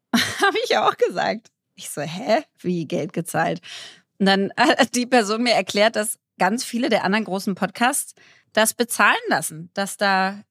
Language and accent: German; Berlin, Germany; Also als Berlinerin kennt man ja so diese Lethargie dieser Stadt